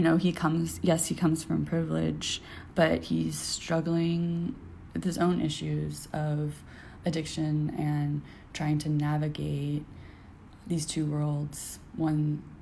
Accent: Memphis, Tennessee, United States; I'm from Memphis.

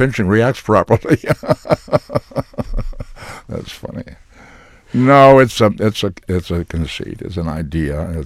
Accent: Boston, Massachusetts, United States; And I grew up in Boston, which was a very Catholic city, and being Jewish, I was in a small minority.

